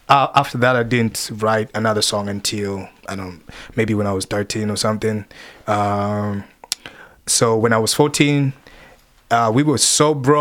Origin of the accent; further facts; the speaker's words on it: Kenya; also born or lived in Congo; now in Lexington, United States; I was born in Congo. I was raised in Kenya, and I've lived in Lexington, Kentucky for... It's going to be 4 years on Sunday, actually.